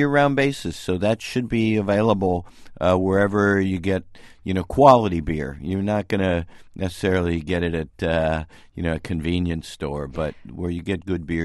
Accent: Ohio, United States; now in Boston, United States; I grew up outside of Ohio. I came here to Boston.

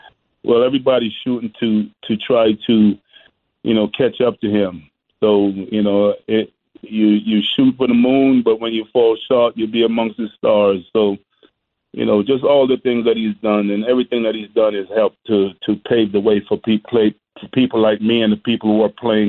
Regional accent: Boston, Massachusetts, United States; You know, I try to be just like him because I grew up in Boston, and that's, you know, that's where he did all his work.

